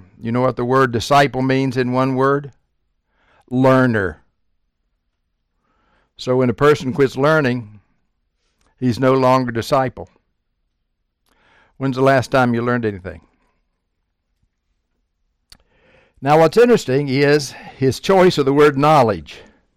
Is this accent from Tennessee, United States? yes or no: yes; Tennessee, United States; moved away as an adult; now in Atlanta, United States; 1974, Becky and I came to Atlanta from East Tennessee. I would love to have stayed in East Tennessee, Southwest Virginia.